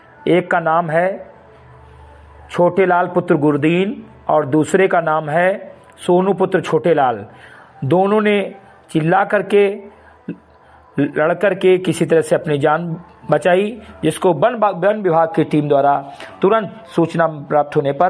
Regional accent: Uttar Pradesh, India; ग्राम सभा से मेरी कठही विकासखंड मेनपुरा जनपद बहराइच का मूल निवासी हूं

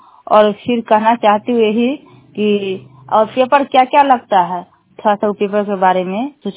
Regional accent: Bishanpur Bathua, India; बिशनपुर बथुआ के रहने वाली हूँ, वार्ड 7।

